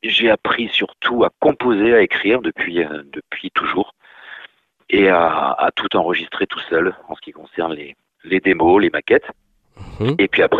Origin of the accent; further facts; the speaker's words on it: Paris, Île-de-France, France; born there; now in Béziers, France; je vis à Béziers aujourd'hui, mais je suis parisien de naissance.